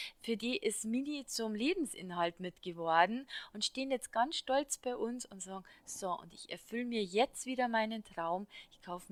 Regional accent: Bavaria, Germany; accent: Bavarian; Du merkst, ich bin bayerisch Kindl und ich rede auch gern Dialekt

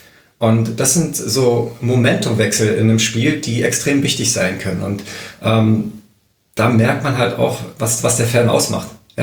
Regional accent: Berlin, Germany; born there; Und da ich ja gebürtiger Berliner bin

